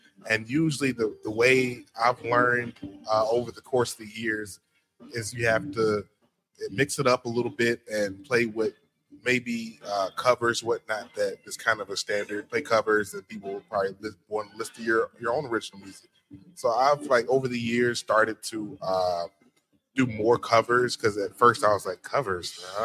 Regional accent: Jackson, Mississippi, United States; now in Memphis, United States; well, originally I'm from Jackson, Mississippi. I've been living in Memphis for about 10 years.

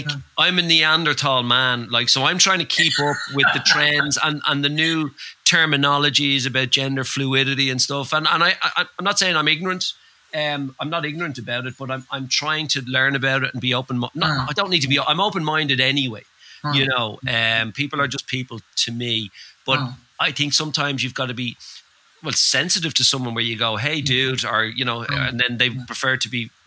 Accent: Bray, Leinster, Ireland; growing up in Bray, which, you know, I suppose Bray has always been like our Blackpool a little bit

